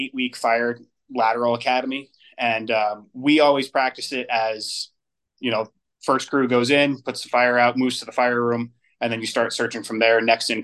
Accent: New Jersey, United States; moved away as an adult; now in Denver, United States; I'm originally an East Coast guy. I grew up in New Jersey, and I started volunteering there. Moved to the Denver area in 2018.

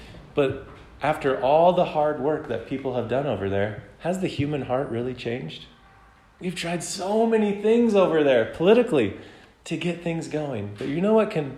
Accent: Wyoming, United States; I have very strong opinions about things because I'm from Wyoming.

